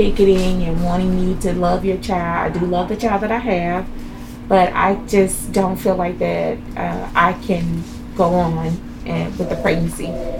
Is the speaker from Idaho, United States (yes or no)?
no; Mississippi, United States; I did. I'm from Mississippi.